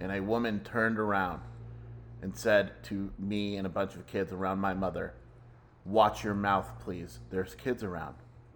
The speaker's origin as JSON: {"language": "English", "town": "Beverly Hills", "region": "California", "country": "United States", "tie": "born there", "said": "You see, Shelby, I was born in 1983 in Beverly Hills, California. I was a wee lad."}